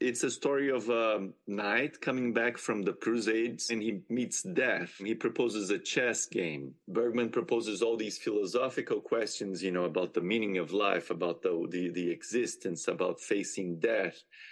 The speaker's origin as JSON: {"language": "English", "country": "Brazil", "tie": "born or raised there", "lives_now": "United States", "said": "I'm a composer, born and raised in Brazil. Now I live in the U.S."}